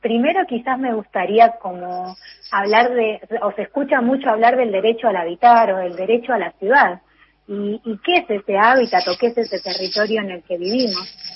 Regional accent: Lanús, Buenos Aires Province, Argentina; yo soy de Lanús, del conurbano bonaerense

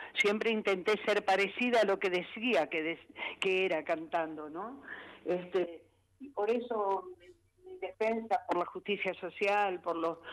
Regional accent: Sarandí, Buenos Aires Province, Argentina; born there; Yo nací en Sarandí a las 6:15 de la mañana

